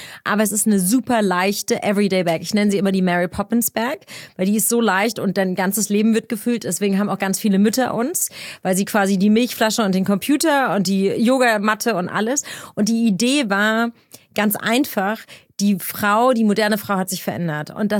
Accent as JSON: {"language": "German", "town": "Frankfurt", "region": "Hesse", "country": "Germany", "tie": "born or raised there", "said": "ich bin in Frankfurt aufgewachsen"}